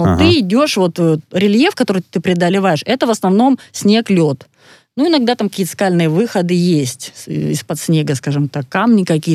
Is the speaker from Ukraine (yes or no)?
no; Pyatigorsk, Stavropol Krai, Russia; Я сама из Пятигорска, поэтому я там рядышком жила раньше.